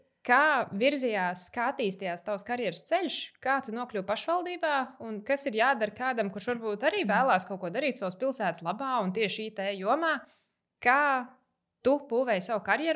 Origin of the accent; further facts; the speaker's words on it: Liepāja, Courland, Latvia; es arī esmu liepājnieks, un katram liepājniekam ir prieks